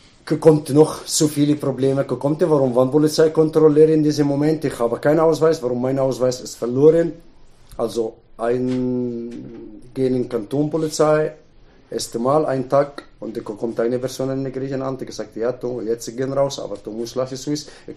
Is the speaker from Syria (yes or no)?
no; Egypt; German is a second language; also born or lived in Italy; now in Switzerland; warum ich komme aus Ägypten nach Italien und nachher hier